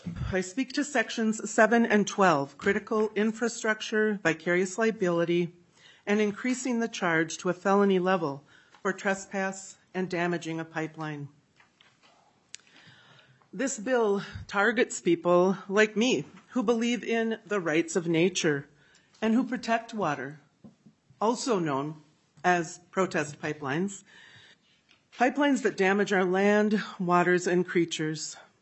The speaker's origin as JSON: {"language": "English", "region": "Minnesota", "country": "United States", "said": "As a Minnesotan who cares for all who live here and those who will come seven generations from now, I am against this bill."}